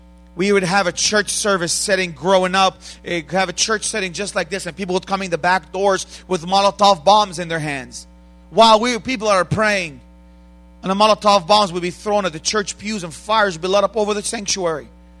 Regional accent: Bethlehem, West Bank, Palestine; English is a second language; moved away as an adult; also born or lived in Jerusalem; I was born in Jerusalem, and I grew up in the birth city of Jesus Christ, Bethlehem. I came from Israel just a few weeks ago, traveling in the U.S. for a short time

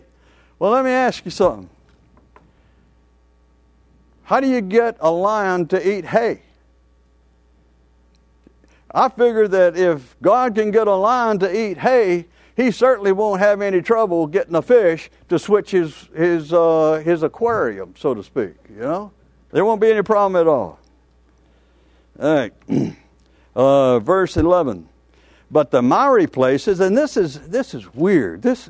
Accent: Louisiana, United States; I guess that I was raised in Louisiana, and we had brackish marsh, and things grow there in a salt marsh.

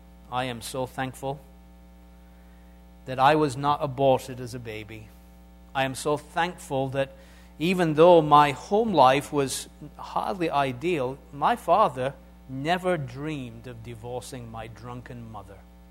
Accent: England, United Kingdom; I'm English, aren't I?

